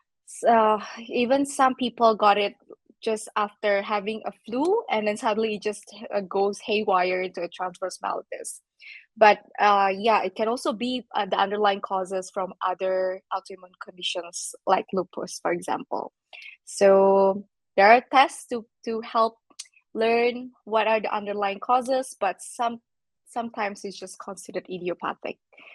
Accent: Indonesia; now in Estonia; I am actually from Indonesia, but I'm currently living and working in Estonia.

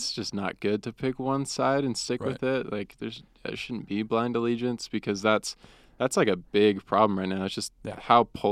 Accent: California, United States; also born or lived in Atlanta; so I was born in Atlanta, Georgia. Well, my dad was going to physical therapy school out there, and then I have no recollection of Georgia. So we moved to California when I was one. It's a town just south of San Jose

